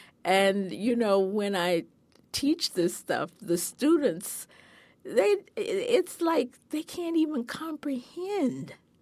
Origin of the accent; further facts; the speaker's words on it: Memphis, Tennessee, United States; born there; I was born in Memphis, Tennessee in 1944.